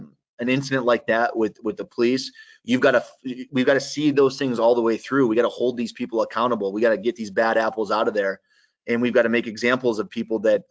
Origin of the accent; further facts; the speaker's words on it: Watertown, New York, United States; My mom was the first woman councilwoman in the town I grew up in Watertown.